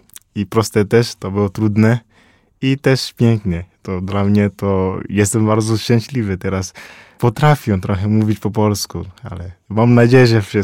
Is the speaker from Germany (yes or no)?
no; Togo; Polish is a second language; Ja pochodzę ze Afryki, konkretnie z Togo. To mały kraj, leży w zachodniej Afryce. Obok jest Ghana, Benin i północy Burkina Faso.